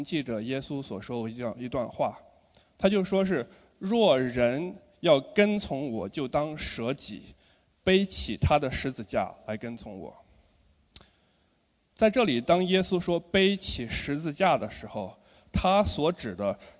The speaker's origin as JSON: {"language": "Chinese", "region": "northern China", "country": "China", "tie": "born or raised there", "moved": "yes", "lives_now": "Australia", "said": "大家听我这个口音就知道我是哪人了吧？我是北方人，对的。我是从小在中国北方长大，然后后来跟着父母一起来到了澳洲，在这边上大学的时候信主的。"}